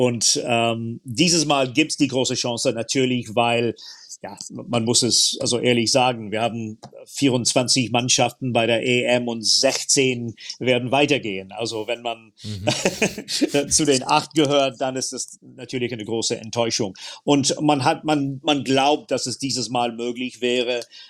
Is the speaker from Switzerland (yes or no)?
no; Scotland, United Kingdom; Also als Schotte wäre es schön gewesen, ein Schottland-Spiel zu kommentieren.